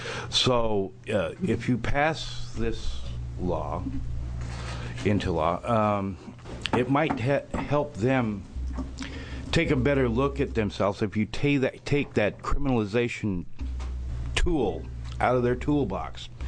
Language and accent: English; Portland, Oregon, United States; I'm from Portland